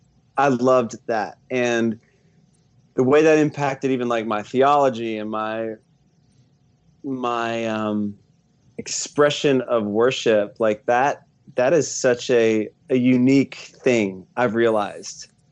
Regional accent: Atlanta, Georgia, United States; I grew up in Atlanta. So like my family's in Atlanta. My wife's family is here as well. And I grew up the son of a preacher, man.

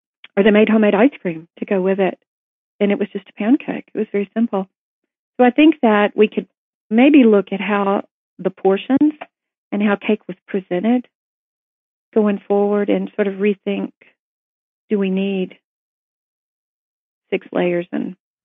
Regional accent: Tennessee, United States; I was not raised on it growing up in Tennessee

